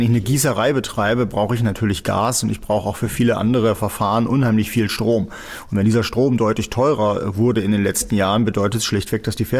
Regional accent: Northern Germany, Germany; ich komme aus Norddeutschland

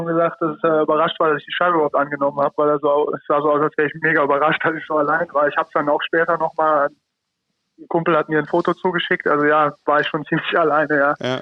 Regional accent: Rhineland, Germany; als Rheinländer habe natürlich immer Bietigheim bisschen gesagt

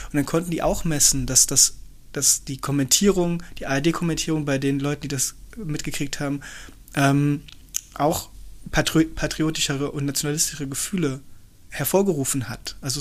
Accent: Frankfurt, Hesse, Germany; Also ich bin ja Frankfurter. Also ich bin ja hier geboren, aufgewachsen, nicht richtig weggekommen.

